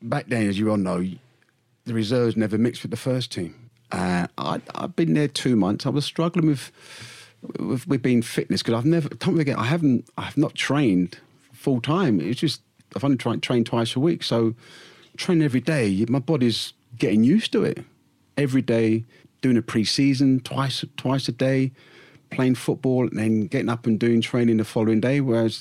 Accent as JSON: {"language": "English", "region": "London", "country": "United Kingdom", "said": "I'm a Londoner"}